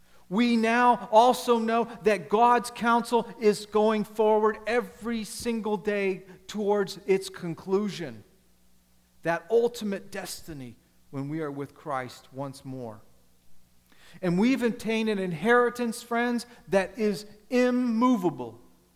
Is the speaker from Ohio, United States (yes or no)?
yes; Ohio, United States; In case you don't know, I'm from Ohio.